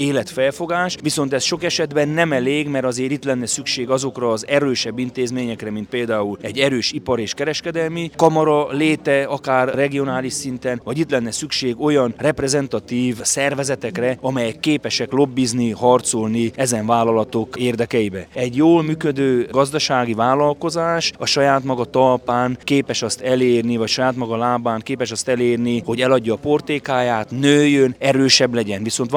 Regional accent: Odorheiu Secuiesc, Harghita, Romania; Én ugye Székelyudvarhelyről jövök, udvarhelyszéki szenátor, Hargita megyei szenátor vagyok

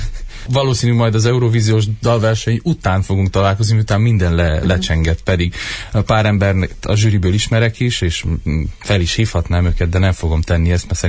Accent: Romania; soha nem tagadtam le azt, hogy magyar vagyok, tudod? De mindig, mert szerintem azért tisztelnek, mert én soha nem mondtam azt, hogy jaj, nem, mert én, hát végül is romániai, és nem tudom, azt mondtam, te, én romániai magyar vagyok, képviselem a közösségemet

